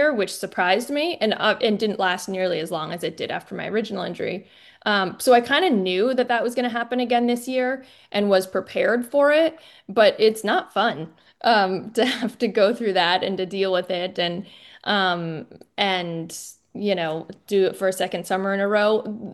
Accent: Vermont, United States; So I grew up in Vermont. I was a big athlete. All through my childhood, ski racing became my main sport, and I attended the Green Mountain Valley School in Waitsfield

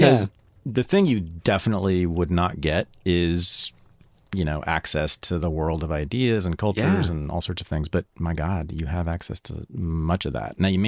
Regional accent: San Francisco, California, United States; San Francisco, my hometown, right?

